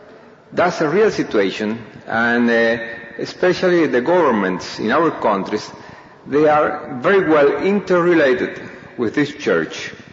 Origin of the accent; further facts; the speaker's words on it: Venezuela; English is a second language; I come from Venezuela